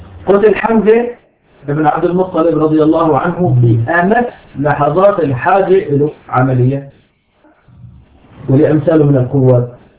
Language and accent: Arabic; Syria; والحمد لله حتى عندنا في بلاد الشام كل الطبقه الاولى قتلت